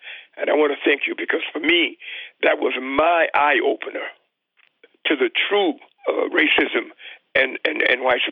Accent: Tuskegee, Alabama, United States; I grew up in Tuskegee, Alabama. Fortunately, I grew up in a county that was about 90% black.

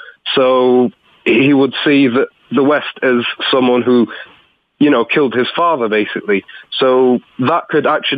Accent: Benghazi, Cyrenaica, Libya; because I come from Benghazi

